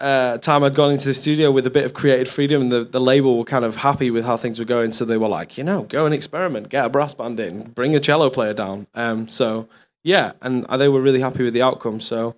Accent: Manchester, North West England, United Kingdom; also born or lived in Scotland; now in London, United Kingdom; So I was born in Scotland and then raised in Manchester. Yeah, and now I live in London.

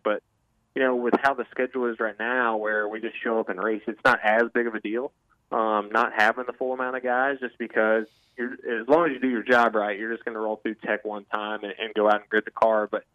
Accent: Indiana, United States; And like you were saying, we're both from Indiana. We both grew up racing sprint cars.

